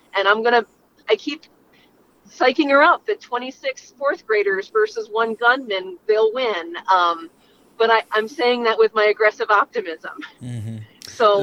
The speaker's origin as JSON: {"language": "English", "region": "East Coast", "country": "United States", "tie": "born or raised there", "moved": "yes", "said": "I mean, I grew up on the East Coast. I was not part of a hunting family."}